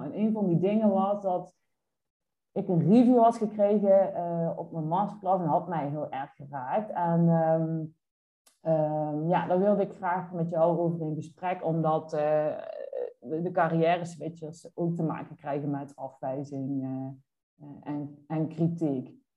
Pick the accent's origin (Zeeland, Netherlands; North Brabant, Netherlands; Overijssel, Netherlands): North Brabant, Netherlands; accent: Brabant; zit nu te wachten op mijn Brabantse accent